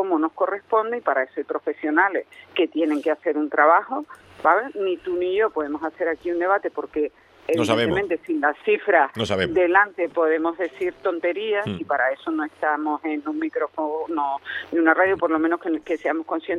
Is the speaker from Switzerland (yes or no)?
no; Canary Islands, Spain; creo en el autogobierno, y más siendo Canarias, porque nosotros no nos consideran una nacionalidad histórica